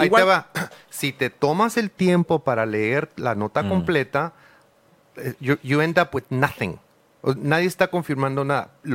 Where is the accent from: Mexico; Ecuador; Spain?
Mexico; yo soy el clásico mexicano, huevón, que se levanta tarde, que no cumple, que queda mal, no soy.